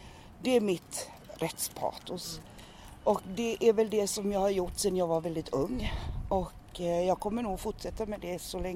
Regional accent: Gothenburg, Västra Götaland County, Sweden; born there; Jag är född 1956 i Göteborg. Och jag tillhör den romska etniciteten och är alltså en erkänd nationell minoritet i Sverige.

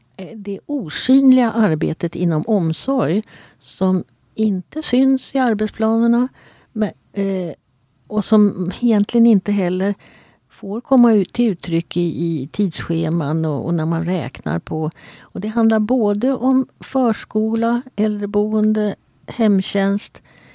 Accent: Sweden; Och för oss som är svenskar och som förstår hur det är att simma i iskallt vatten i storm.

